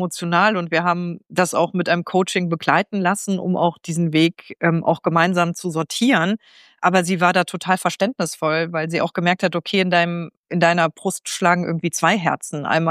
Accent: Trier, Rhineland-Palatinate, Germany; Und als sich dann die Tür geöffnet hat, in meiner Heimat Trier für die SPD, für den Bundestag zu kandidieren, da kam natürlich einiges zusammen.

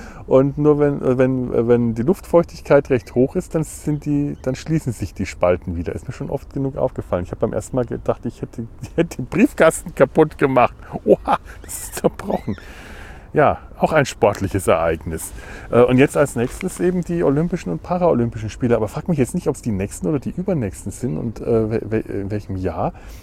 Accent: Bavaria, Germany; now in Cologne, Germany; ich ja schon wirklich früher mal gedacht habe, dass ich alle Verbindungen zu meiner alten Heimat Bayern und Franken weit hinter mir gelassen habe

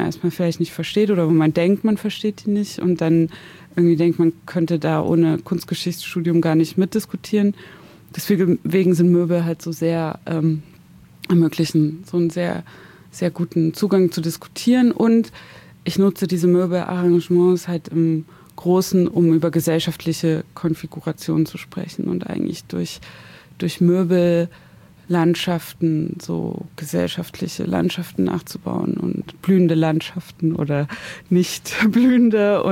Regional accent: Zwickau, Saxony, Germany; born there; ich bin ja 84 in Zwickau geboren, gerade noch so DDR. Als 89 die Mauer gefallen ist, war ich 5.

